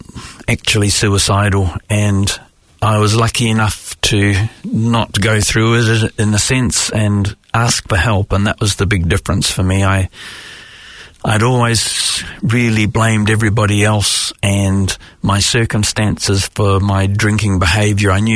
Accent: New Zealand; moved away as an adult; also born or lived in Australia / Hong Kong; I grew up in New Zealand

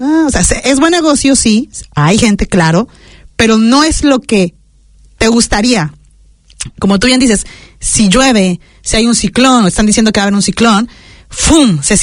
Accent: Mexico; los que venimos de México

